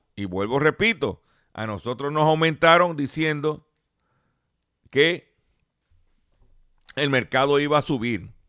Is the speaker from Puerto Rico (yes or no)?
yes; Lares, Puerto Rico; allá en Lares, en mi pueblo de Lares.